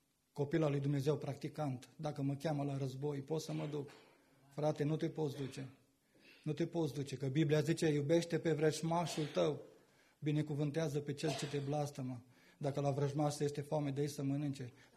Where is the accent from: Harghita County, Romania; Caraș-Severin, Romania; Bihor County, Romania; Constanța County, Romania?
Bihor County, Romania; Peștișu Mare; la mine în sat, că eu de loc sunt din Peștișul Mare